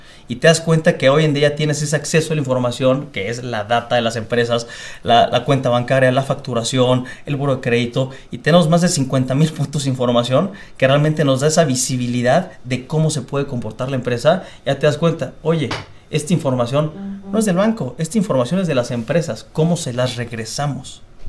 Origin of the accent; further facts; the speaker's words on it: Mexico; nosotros arrancamos en México, primero porque somos mexicanos, entonces aquí crecimos